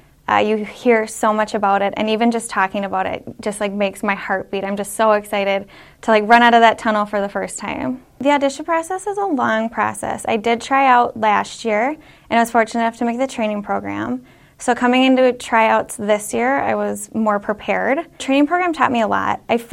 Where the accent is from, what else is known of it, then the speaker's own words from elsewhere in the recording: Minnetonka, Minnesota, United States; I'm from Minnetonka, Minnesota, and it's my rookie season.